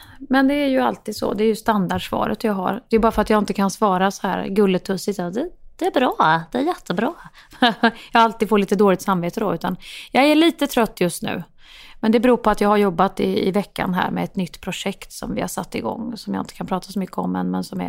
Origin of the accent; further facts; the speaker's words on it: Värmland, Sweden; Jag tycker om Göteborg, men jag ser mig inte som någon göteborgare. Jag ser mig som en regelrätt värmlänning liksom.